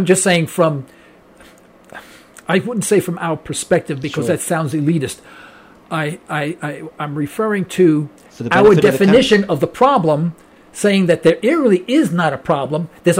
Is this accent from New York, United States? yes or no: yes; New York, United States; born there; Well, I was born in New York, and when I sang doo-wop back in the 50s